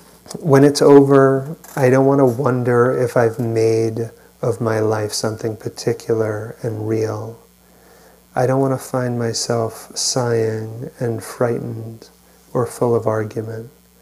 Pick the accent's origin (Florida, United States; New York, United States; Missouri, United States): New York, United States; I grew up in New York and was out here for 9/11.